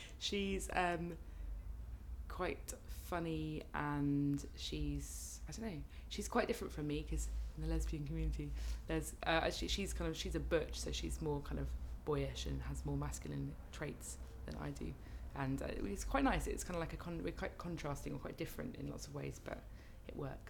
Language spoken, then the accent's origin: English; London, United Kingdom; I grew up in London, in West Hampstead, which is northwest London, kind of near Kilburn, in my parents' house, and they still live there.